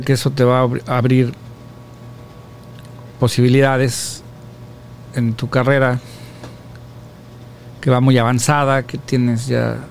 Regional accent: Mexico; moved away; Cuando nos fuimos de México, pues acababas de nacer prácticamente, estabas muy chiquillo.

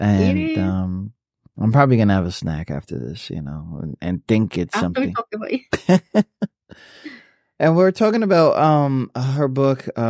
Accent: Puerto Rico; Yeah, I'm Hispanic. I'm from Puerto Rico.

